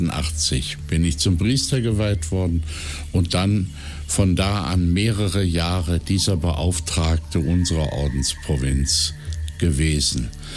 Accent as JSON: {"language": "German", "town": "Neuss", "region": "North Rhine-Westphalia", "country": "Germany", "tie": "born or raised there", "also_born_or_lived": "Düsseldorf", "said": "Ich bin 1954 in Düsseldorf geboren worden, bin dann in Neuss zur Schule gegangen"}